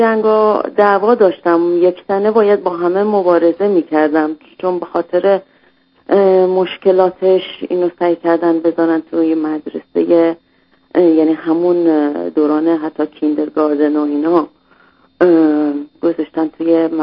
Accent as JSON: {"language": "Persian", "country": "Iran", "also_born_or_lived": "Germany", "moved": "as an adult", "lives_now": "Canada", "said": "قبل از 1 سالگی ما از ایران، 8 ماه بود از ایران اومدیم بیرون، آلمان بودیم"}